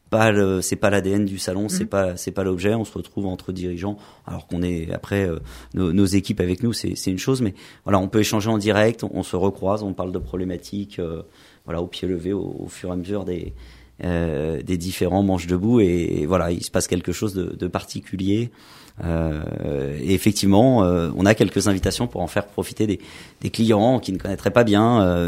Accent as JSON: {"language": "French", "region": "Île-de-France", "country": "France", "tie": "born or raised there", "said": "j'ai grandi dans le département du Val d'Oise, hein, je me sens profondément valdoisien."}